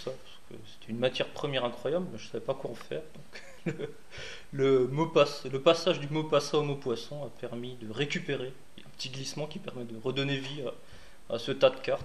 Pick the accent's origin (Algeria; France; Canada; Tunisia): France; Grand Est; je suis alsacien et il y a une structure à Strasbourg qui fait des échanges de boursiers.